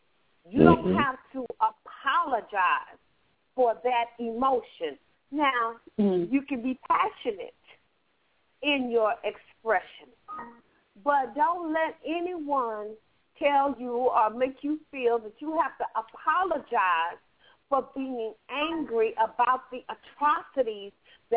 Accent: Compton, California, United States; And I'm from Compton, so yes, ma'am. South Soul Lakers and Muriel Drive, sis.

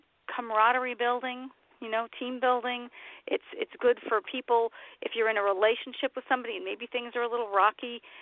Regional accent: New York City, New York, United States; And having grown up in New York City, I grew up in Queens, we had trees, but certainly not like where I live now in the northern Appalachian mountain range here in Pennsylvania

